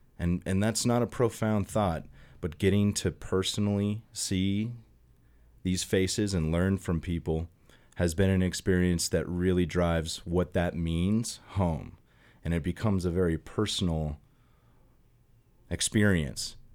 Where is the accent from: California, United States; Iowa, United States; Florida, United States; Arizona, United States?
Arizona, United States; now in Steamboat Springs, United States; I'm from Arizona. I live up here in Steamboat Springs.